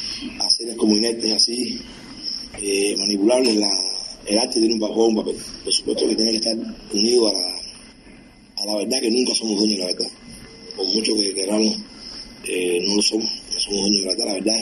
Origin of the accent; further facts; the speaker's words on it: Cuba; que nos toca como cubanos a todos